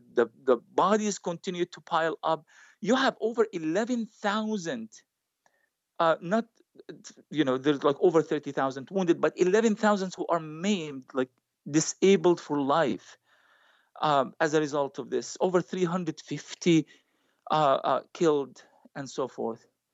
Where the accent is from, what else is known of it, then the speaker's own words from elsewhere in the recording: Gaza, Gaza Strip, Palestine; I am from Gaza and I can tell you, we are extremely stubborn people.